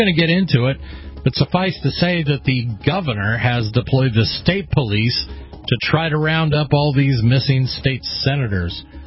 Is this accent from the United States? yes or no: yes; Oregon, United States; We're going to change gears a little bit and go back to my home state of Oregon.